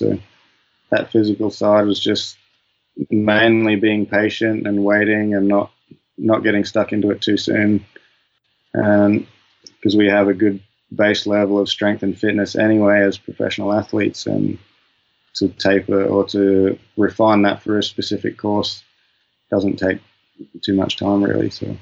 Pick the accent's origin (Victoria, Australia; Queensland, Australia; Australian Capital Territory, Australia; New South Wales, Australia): Queensland, Australia; Cairns; that was more what was involved with the lead up to Cairns, just learning how to race at home.